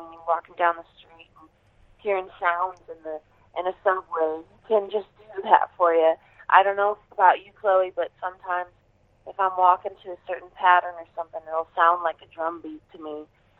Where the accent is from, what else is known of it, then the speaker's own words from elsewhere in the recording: Detroit, Michigan, United States; that I really feel is connected to my hometown of Detroit, Michigan.